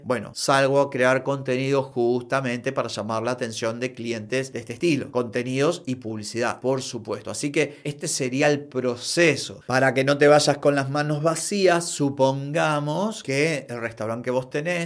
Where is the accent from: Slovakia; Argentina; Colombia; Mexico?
Argentina; Buenos Aires; soy de Buenos Aires, Argentina